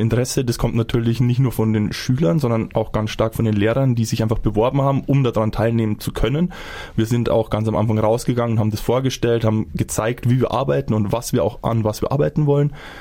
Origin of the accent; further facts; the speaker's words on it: Weimar, Thuringia, Germany; Ich komme ebenfalls aus Weimar und bin dort seit 2016 Bauhausagent.